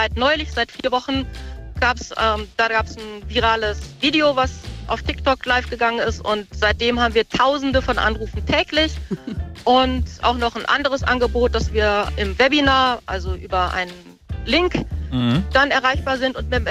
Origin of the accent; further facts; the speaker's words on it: Rhineland, Germany; Außerdem bin ich Rheinländerin.